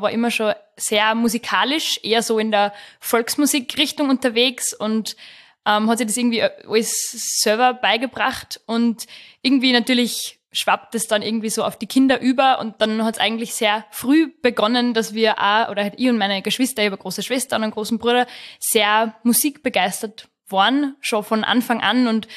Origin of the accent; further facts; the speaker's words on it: Rechberg, Upper Austria, Austria; Ich komme aus Rechberg im Müllviertel, da in der Nähe von Perg. Bin am Land aufgewachsen